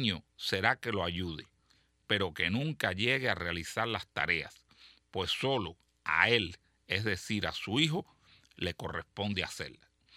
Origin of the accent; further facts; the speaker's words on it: Colombia; now in United States; Soy colombiano, tengo un niño de 8 años nacido aquí, en los Estados Unidos.